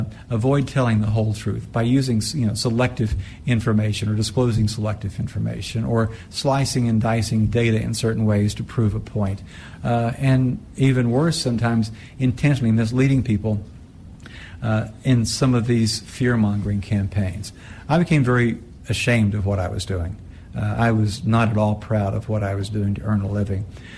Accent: Mountain City, Tennessee, United States; also born or lived in Banner Elk, North Carolina; I was born in Banner Elk, North Carolina on July 16, 1951, not because my parents lived there, but because they didn't have access to affordable quality care in the tiny town where they did live, on the other side of the Blue Ridge Mountains, Mountain City, Tennessee.

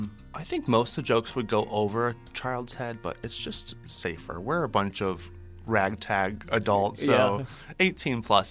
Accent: Medina, Ohio, United States; now in Pittsburgh, United States; Oh, I grew up in the middle of Ohio, small country town. I started coming to Pittsburgh around 2007.

